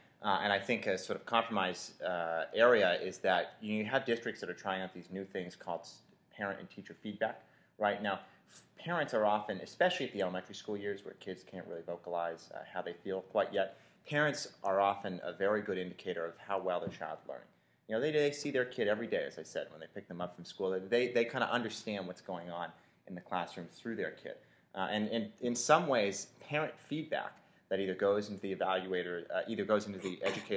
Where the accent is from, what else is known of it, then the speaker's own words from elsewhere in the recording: New England, United States; I come from New England, and New England in towns has a very sort of direct tradition of democracy.